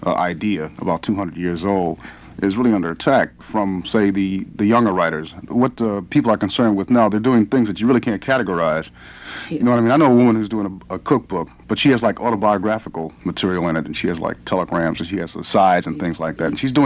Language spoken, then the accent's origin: English; Buffalo, New York, United States; I grew up in Buffalo, New York, which is 500 miles upstate, but it could be like on the backside of Mars.